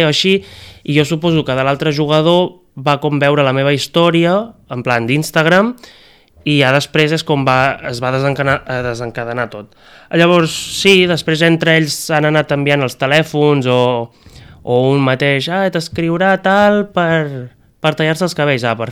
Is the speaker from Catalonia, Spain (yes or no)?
yes; Cassà de la Selva, Catalonia, Spain; jo sóc de Cassà de la Selva de tota la vida. Jo des de P3 fins a quart de l'ESO vaig estar estudiant allà.